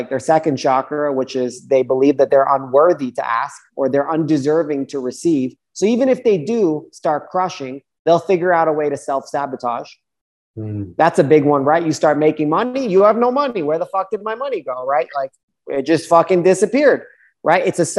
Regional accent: New York, United States; So, I mean, in growing up in New York, we had the saying crabs in a barrel.

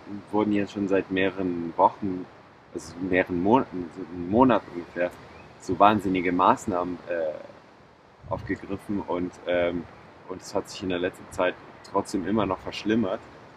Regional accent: Ticino, Switzerland; das kenne ich auch persönlich aus dem Tessin, wo ich herkomme

